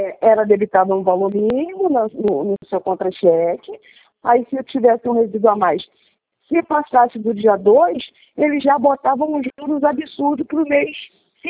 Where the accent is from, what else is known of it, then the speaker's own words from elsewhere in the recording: São João de Meriti, Rio de Janeiro, Brazil; Eu sou de São João de Meriti.